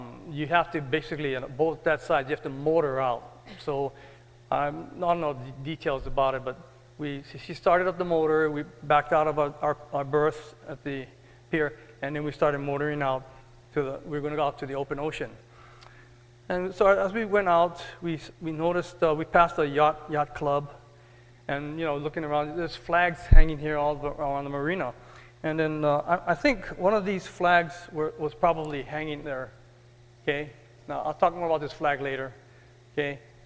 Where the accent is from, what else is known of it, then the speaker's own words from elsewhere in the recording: Hawaii, United States; also born or lived in California; Growing up in Hawaii with all the water around us, we just loved the ocean.